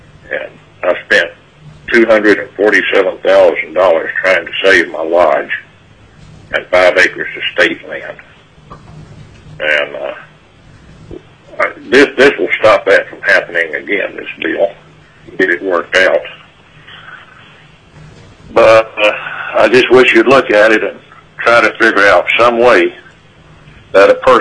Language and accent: English; Anchorage, Alaska, United States; Yes, I'm from Anchorage. I had to fly for a meeting today. I'm from Anchorage.